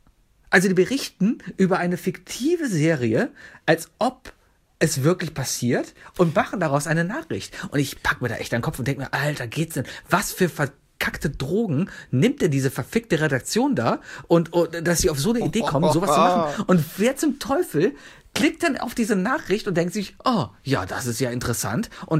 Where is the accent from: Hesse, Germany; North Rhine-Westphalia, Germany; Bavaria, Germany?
North Rhine-Westphalia, Germany; Cologne; Ich bin Kölner. Ich bin Kölner